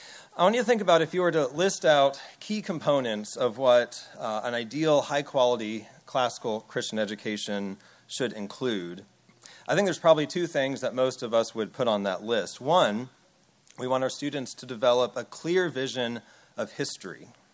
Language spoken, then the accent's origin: English; Fairfax, Virginia, United States; I grew up in Fairfax, Virginia, right outside D.C.